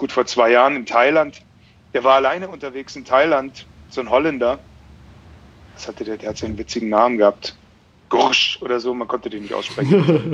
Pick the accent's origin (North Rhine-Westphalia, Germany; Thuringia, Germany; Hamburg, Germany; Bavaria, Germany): Bavaria, Germany; moved away; Ich komme ja aus Bayern ursprünglich